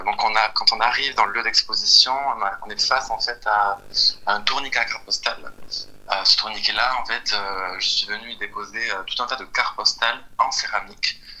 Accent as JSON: {"language": "French", "town": "Rodez", "region": "Occitanie", "country": "France", "moved": "yes", "lives_now": "Paris, France", "said": "je suis un artiste plasticien et set designer originaire de Rodez, je suis né en Aveyron. Et maintenant je travaille et je vis à Paris depuis 6 ans."}